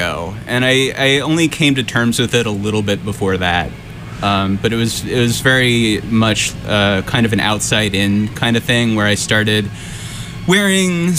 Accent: New Jersey, United States; born there; also born or lived in California / New York / Connecticut; I was born in New Jersey. My family is from the New York area, but we moved around a lot when I was a kid. We were in California for a couple of years, came back to New York, settled in Connecticut when I was about 13.

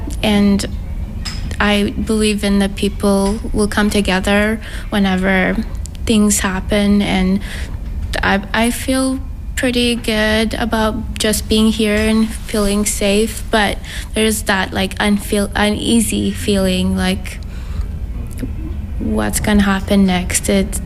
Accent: Ethiopia; now in United States; I'm from Ethiopia originally, but currently I'm in the United States, and it's been 16 years.

